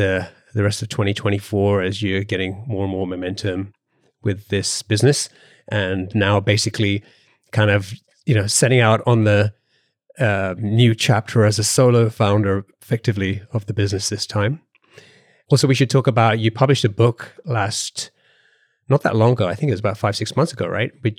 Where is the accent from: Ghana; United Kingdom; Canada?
United Kingdom; now in United States; I'm the British guy who's now here in the US, although I'm American now as well, so I have to play up both sides of the Atlantic now.